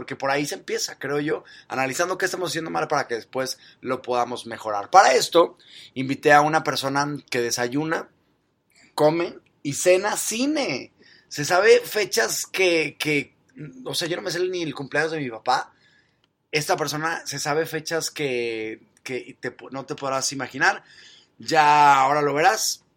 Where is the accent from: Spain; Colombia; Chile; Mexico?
Mexico; porque soy mexicano.